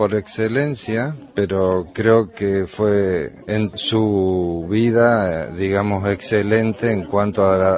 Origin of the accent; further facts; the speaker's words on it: Argentina; born there; Personalmente nací en Argentina, en una república maltratada muchas veces